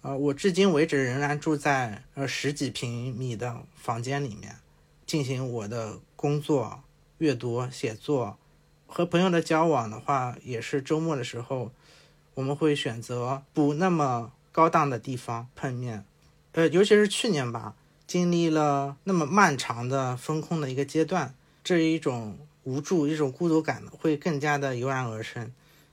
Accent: Zhejiang, China; 因为我是来自浙江的一个海岛上，我们那个地方呢，就是你很难想象，新华书店可能就一家，然后高中部甚至要撤掉，还有像到了很晚才会出现肯德基。就这样一个小镇里面

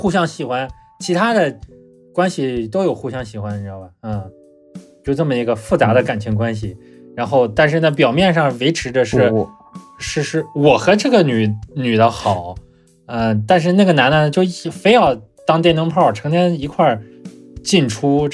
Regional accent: Shandong, China; 我不是在山东嘛，然后去的云南上的大学。我在这个我老家，在我家的时候，这个高中一直到高中

